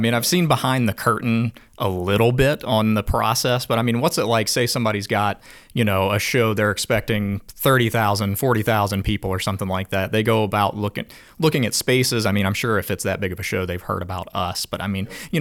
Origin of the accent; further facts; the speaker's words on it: Louisiana, United States; I'm from South Louisiana. Heat doesn't bother me that much.